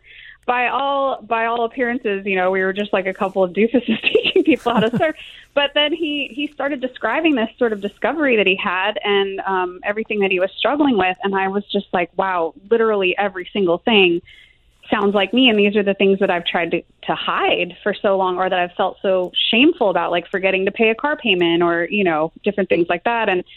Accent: Salt Lake City, Utah, United States; I grew up in Salt Lake City for a while where everyone had church and different things, and we were not of the same religion.

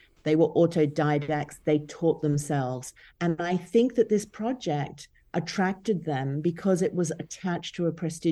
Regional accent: New Zealand; from America, from Australia, where I'm from New Zealand, Canada.

